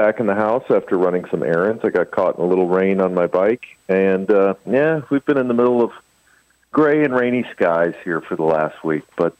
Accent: Michigan, United States; And I was just from Michigan, and what did I really have to say?

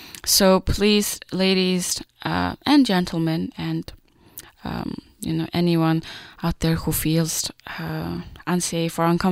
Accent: Vancouver, British Columbia, Canada; I'm also from Vancouver

